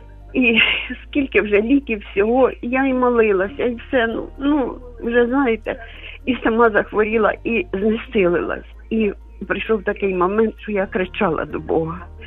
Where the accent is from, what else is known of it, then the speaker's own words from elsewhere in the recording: Kharkiv, Kharkiv Oblast, Ukraine; moved away as an adult; now in Lviv, Ukraine; я з Харкова. На початку війни я з сином виїхала до Львова.